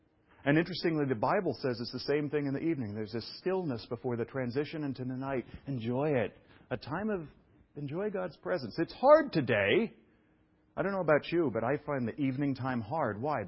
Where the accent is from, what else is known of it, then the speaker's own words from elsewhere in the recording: New York City, New York, United States; I came from New York City, which is a loud place, and I didn't even know it at the time, but it was like when I moved to Bethesda, Maryland, I thought it was the country